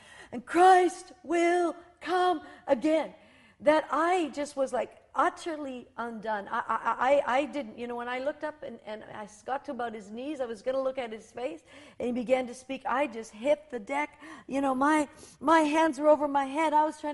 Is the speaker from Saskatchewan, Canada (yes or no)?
yes; Saskatchewan, Canada; in my hometown, and I was in rural Saskatchewan